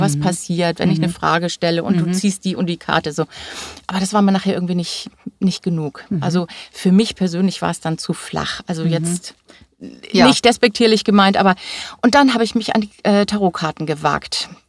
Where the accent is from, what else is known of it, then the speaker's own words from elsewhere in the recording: Hamburg, Germany; born there; now in Seevetal, Germany; Ich bin gebürtige Hamburger Dern, lebe mittlerweile ein bisschen südlich von Hamburg im schönen Seevetal